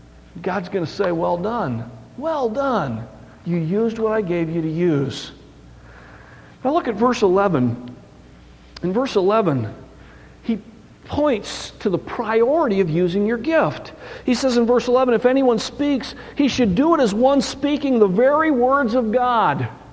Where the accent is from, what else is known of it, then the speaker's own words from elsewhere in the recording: Michigan, United States; Growing up in Michigan, everything was fast-pitch softball